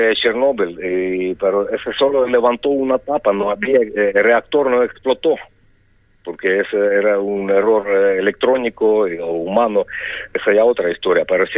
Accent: Ukraine; Spanish is a second language; pero yo soy ucraniano y conozco a mi gente

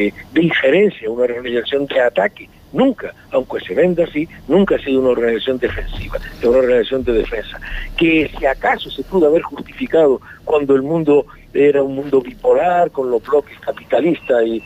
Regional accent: Canary Islands, Spain; se nos ha invitado como Canarios y Canarias

